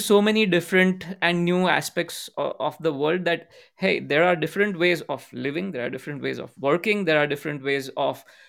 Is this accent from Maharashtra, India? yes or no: yes; Maharashtra, India; first language Gujarati; English is a second language; Gujarati is my mother tongue, so I was born speaking it. Hindi is like one of the most widely prevalent languages in India, and so you pick up Hindi by default. And then I grew up in a province called Maharashtra.